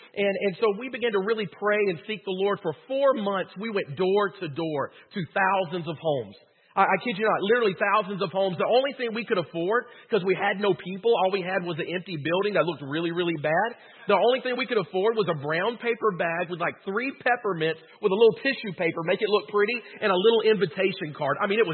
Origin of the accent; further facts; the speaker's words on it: Deville, Louisiana, United States; I grew up in DeVille, which was 20 minutes on the other side of the river. You can probably tell by my accent, I'm from the redneck side of the river.